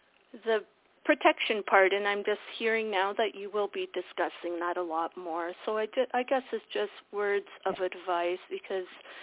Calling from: Ontario, Canada; I'm calling from Ontario

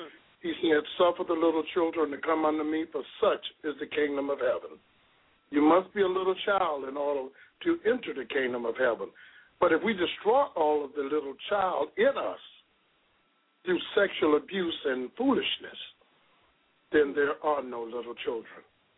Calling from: St. Cloud, Florida, United States; I'm calling from St. Cloud, Florida.

